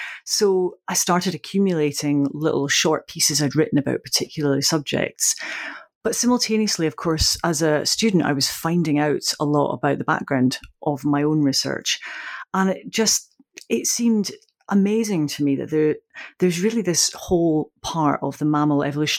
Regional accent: Scotland, United Kingdom; I grew up in this really rural part of Scotland, very small village

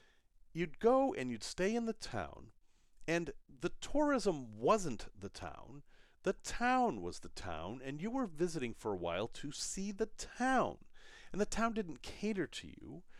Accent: Salem, Massachusetts, United States; I grew up in Salem, Mass., which was founded in 1626, so, 1637.

